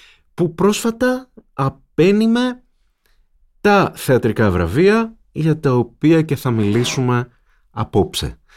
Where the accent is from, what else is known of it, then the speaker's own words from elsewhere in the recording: Peloponnese, Greece; είμαι ένας κριτικός από τη Μάνη